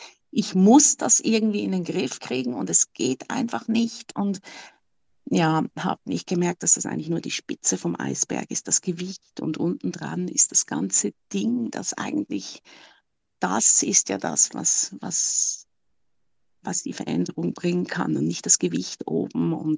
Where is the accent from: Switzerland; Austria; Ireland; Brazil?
Switzerland; ich bin 54, ich komme aus der Schweiz